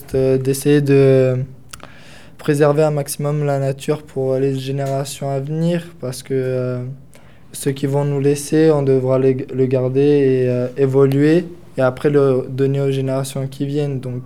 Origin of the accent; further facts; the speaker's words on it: Romania; parce que je suis roumain.